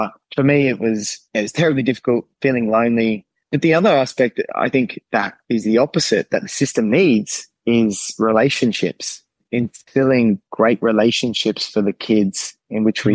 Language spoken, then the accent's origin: English; Australia; when I was born in Australia. I was removed from my biological parents from a very young age. I was taken into the out-of-home care and child protection system. I grew up, you know, in foster care